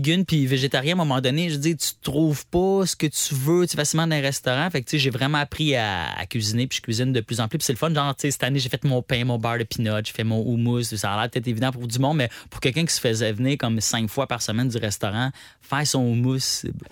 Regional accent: Terrebonne, Quebec, Canada; Terrebonne.

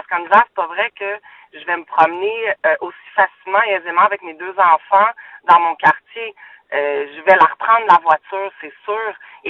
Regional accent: Montreal, Quebec, Canada; je suis née à Montréal, élevée à Montréal, j'ai 40 ans.

